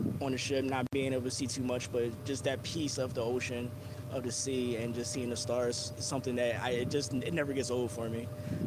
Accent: Philadelphia, Pennsylvania, United States; Originally Philadelphia, PA. Right.

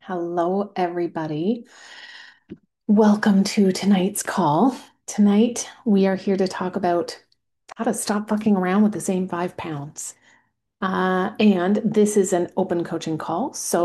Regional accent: Canada; I am from Canada. I am the one and only coach from Canada. And yes, we have a ton of snow here, tons of snow.

